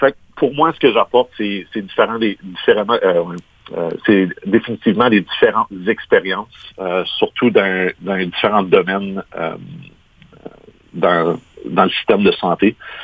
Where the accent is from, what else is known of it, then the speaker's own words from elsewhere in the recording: Kapuskasing, Ontario, Canada; j'ai été élevé dans le nord d'Ontario. J'ai été élevé ici à Kapuskasing. J'ai ensuite déménagé à Ottawa pour poursuivre mes études